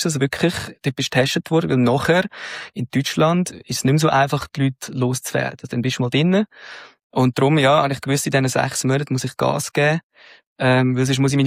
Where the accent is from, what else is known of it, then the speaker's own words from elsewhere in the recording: Switzerland; Und ich als Schweizer bin dort schon als Ausländer eingestuft worden.